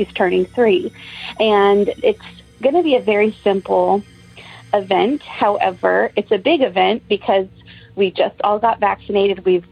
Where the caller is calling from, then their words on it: Texas, United States; I'm calling from Texas.